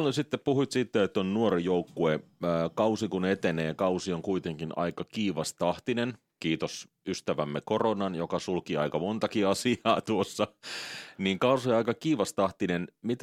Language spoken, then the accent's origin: Finnish; Rauma, Satakunta, Finland; mä oon Raumalta kotoisin.